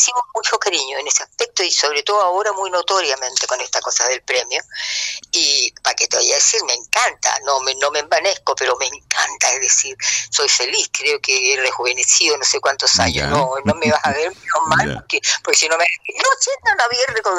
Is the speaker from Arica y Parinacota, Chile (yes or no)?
yes; Arica, Arica y Parinacota, Chile; Soy de Arica, soy